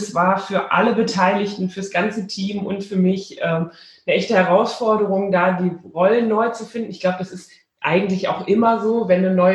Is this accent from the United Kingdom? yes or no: no; Rhineland, Germany; born there